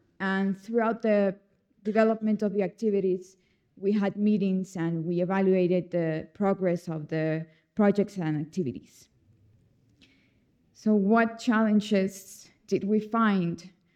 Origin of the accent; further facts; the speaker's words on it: El Salvador; also born or lived in Mexico; I'm from El Salvador and Mexico.